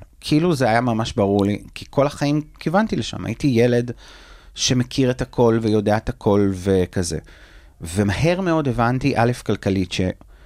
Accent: Tirat Carmel, Haifa District, Israel; now in Tel Aviv, Israel; אני במקור מטירת הכרמל, כדי לצאת מהפריפריה ולעשות את מה שאני רוצה לעשות, ולהתעסק בתחום הזה שאני כל כך אוהב, אני חייב לעבור לתל אביב

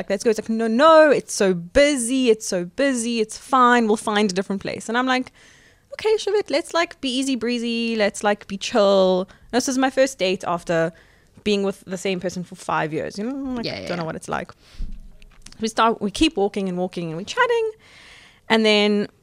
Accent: South Africa; Which is the worst thing for me as a South African because we're relatively punctual.

